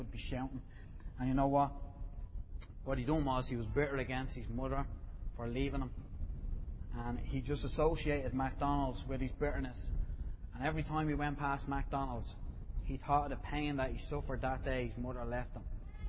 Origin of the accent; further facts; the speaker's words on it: Ireland; We're from Ireland, and like I said earlier, Irish people are bitter against the English for all sorts of stuff